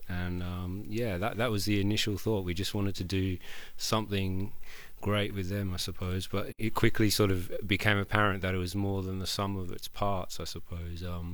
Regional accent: Australia; now in London, United Kingdom; I haven't been to Ghana, I'm from Australia

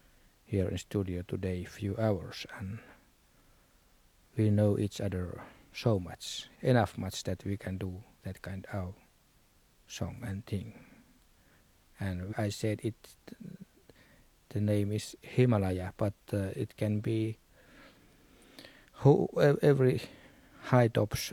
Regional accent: Sápmi, Norway; English is a second language; I'm coming from Samiland, northern part of Scandinavia. And I am a Sami musician, joiker.

